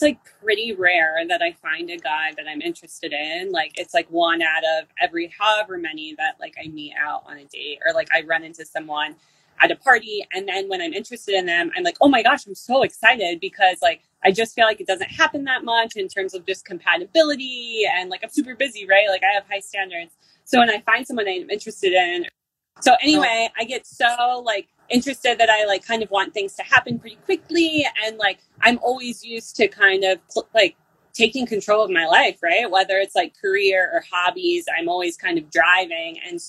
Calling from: Loveland, Colorado, United States; I am calling in from Loveland, Colorado.

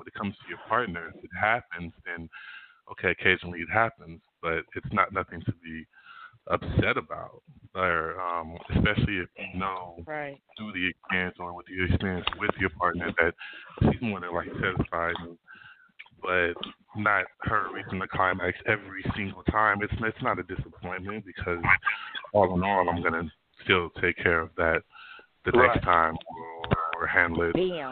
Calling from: California, United States; I'm calling from Cali.

